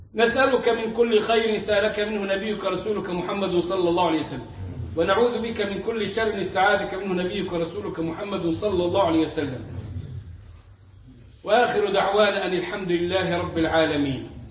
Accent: Egypt; الجنيه اللي عندنا في مصر

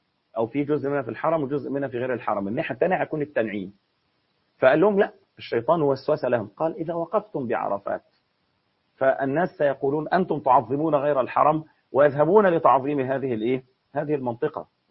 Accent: Egypt; في مثل عندنا في مصر كده يقول لك إيه

